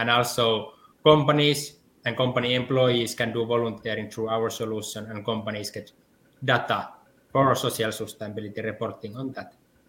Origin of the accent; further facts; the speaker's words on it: Tampere, Pirkanmaa, Finland; I come from Tampere, Finland.